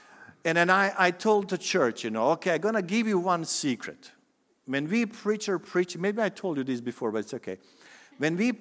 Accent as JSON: {"language": "English", "country": "Bosnia & Herzegovina", "said": "I can't remove from the Bosnia and Herzegovina. It's my home country."}